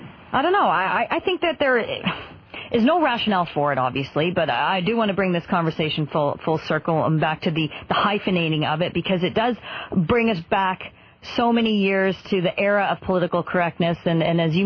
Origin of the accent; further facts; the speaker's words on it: Canada; I do refer to myself as a Canadian